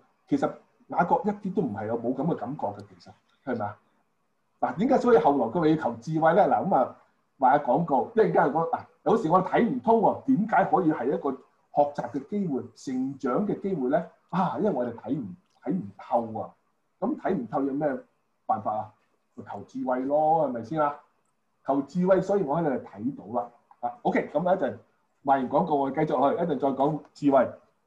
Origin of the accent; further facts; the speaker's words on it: Guangdong, China; 就好似我哋廣東人講話